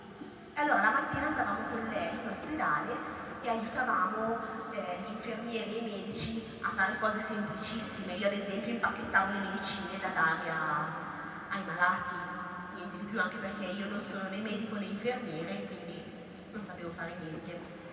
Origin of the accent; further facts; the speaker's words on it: Calolziocorte, Lombardy, Italy; vengo dalla parrocchia di Foppenico. È un paesino piccolo all'interno di un altro paese che si chiama Canolzo, un po' lontano da qui.